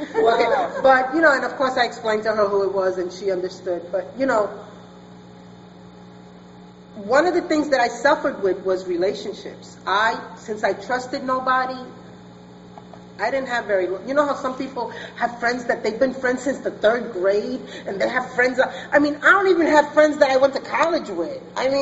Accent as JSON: {"language": "English", "town": "Brooklyn", "region": "New York", "country": "United States", "said": "I come from Brooklyn, and I trusted not even my own mother."}